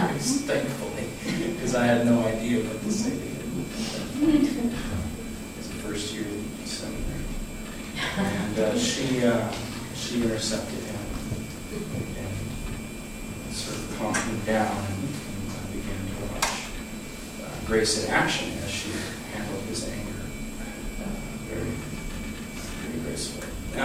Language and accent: English; San Diego, California, United States; This was something that was very foreign to me growing up in San Diego, where in my youth group, the cool guy was someone who went out on weekends occasionally to beat up gays in the local parks when they found them.